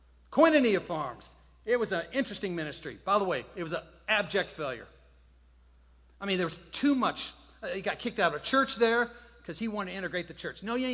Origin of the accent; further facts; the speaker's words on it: Mississippi, United States; I'm from the Deep South, Mississippi.